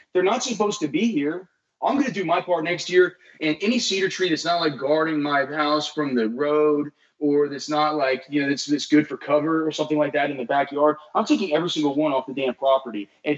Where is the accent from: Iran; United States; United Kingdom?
United States; Westlake; I grew up in Westlake, so I mean, I was pretty used to these cedar trees.